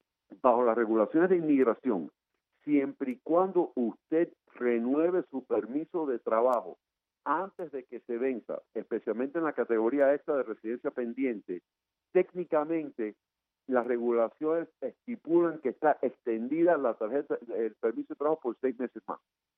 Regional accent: Guanajuato, Mexico; porque yo soy de Guajirito de Guanajuato

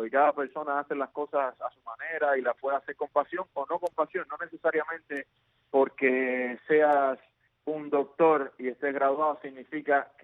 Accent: Cuba; now in United States; hasta la música timba con la que yo también crecí en Cuba en los 90

